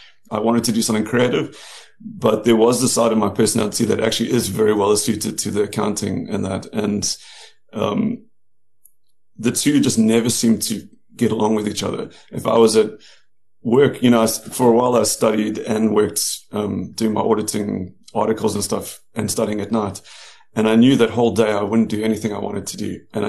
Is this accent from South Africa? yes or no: yes; South Africa; But when I finished school, being a South African kid, I was concerned about getting a job.